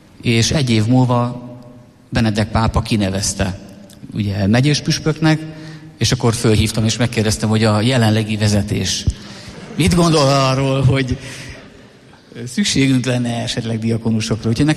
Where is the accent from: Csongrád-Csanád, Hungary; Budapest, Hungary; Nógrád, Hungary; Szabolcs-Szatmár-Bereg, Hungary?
Szabolcs-Szatmár-Bereg, Hungary; És én szabolcsi gyerek vagyok, sokat dolgoztunk a kertben, sokat segítettünk